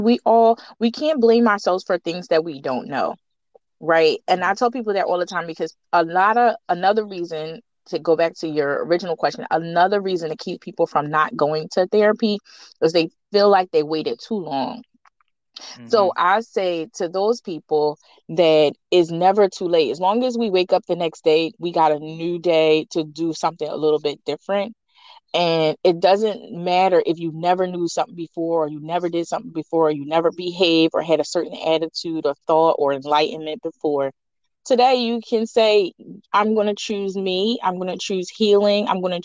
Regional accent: Philadelphia, Pennsylvania, United States; I grew up in the Project Southwest Philly, first North Philly, Raymond Rosen, and then South Philly, Patrick Projects, and went through all throughout Philly.

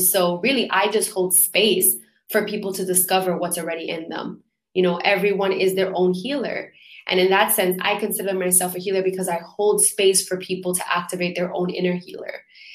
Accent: New York City, New York, United States; now in Puerto Rico; You know, I grew up in Brooklyn, I grew up in then in Queens, in New York, and then now I live in Puerto Rico.

